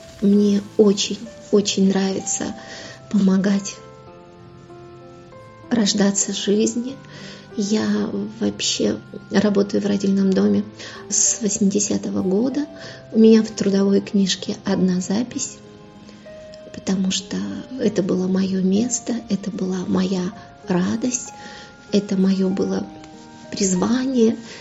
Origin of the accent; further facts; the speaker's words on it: Mariupol, Donetsk Oblast, Ukraine; also born or lived in Brest; я родилась в Бресте, а родители еще в совсем раннем возрасте, в возрасте 4 лет, переехали в Мариуполь. И с тех пор я живу в Мариуполе, училась, работала, и планировала там же жить.